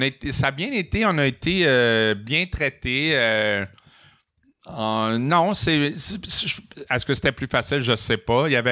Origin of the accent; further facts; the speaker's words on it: Matane, Quebec, Canada; born there; moi, je suis né à Matane. J'ai passé à peu près tous les étés de ma vie en Gaspésie. La famille de mon père et de ma mère venait de Matane.